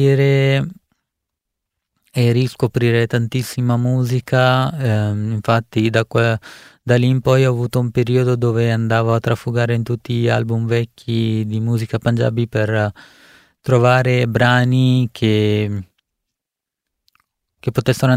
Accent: India; Italian is a second language; now in Italy; ho voluto portare in radio la musica del mio paese

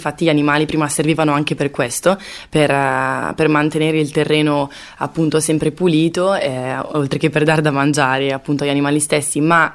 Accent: Bergamo, Lombardy, Italy; born or raised there

